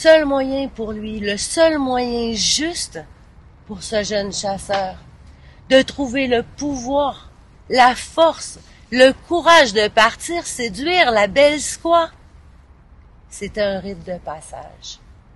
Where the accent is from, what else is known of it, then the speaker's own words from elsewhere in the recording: Montreal, Quebec, Canada; je suis québécoise. En fait, montréalaise de cœur, bien que j'ai vécu un peu partout au Québec, en Abitibi-Témiscamingue, dans les forêts ou dans les grandes villes.